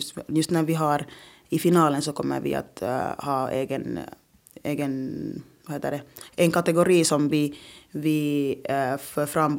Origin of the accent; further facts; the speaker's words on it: Finland; first language rw; Jag ska liksom lära mig mitt modersmål som är då Kinyarwanda och då också samtidigt lära mig då finska och svenska.